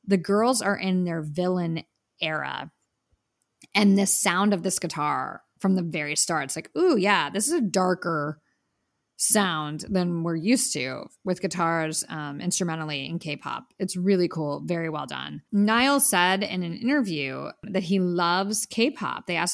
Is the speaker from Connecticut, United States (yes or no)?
no; New York, United States; New York will always feel like home, and it, you know, New York made me. I'm always a New Yorker in my heart